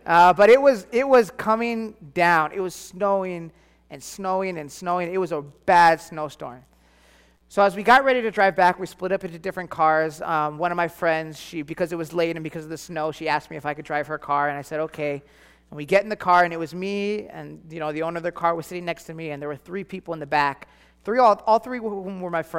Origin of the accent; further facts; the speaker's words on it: New York, United States; now in Arizona, United States; I'm originally from New York. I don't know what you guys sing here in Arizona, so.